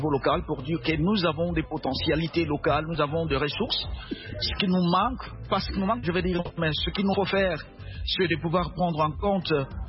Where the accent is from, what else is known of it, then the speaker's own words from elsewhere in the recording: Uvira, South Kivu, DR Congo; Je viens d'Ouvira.